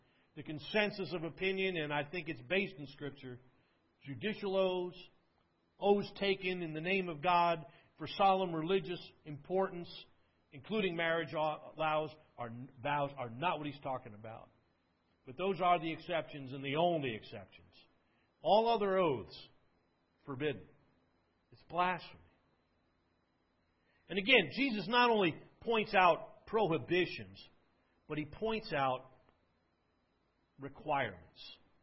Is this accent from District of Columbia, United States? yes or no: no; New Jersey, United States; I come from New Jersey, upstate New Jersey, Essex County, Bergen County, right across the Hudson River. You can see the New York City skyline from where I grew up as a kid.